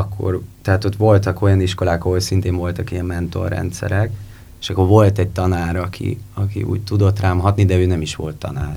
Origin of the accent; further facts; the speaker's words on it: Szigetmonostor, Pest, Hungary; also born or lived in Békásmegyer; Én szigetmonostori vagyok igazából, uh-huh. Horányi egyébként, uh-huh. Dunakanyarban, ott